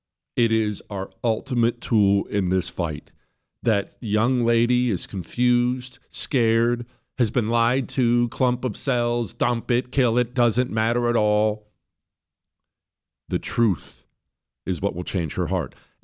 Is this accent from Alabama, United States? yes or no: no; Toronto, Ohio, United States; I grew up very close to Pittsburgh when I was a young kid. I was born in Ohio, but we lived in Toronto, Ohio, tiny, tiny town on the Ohio River.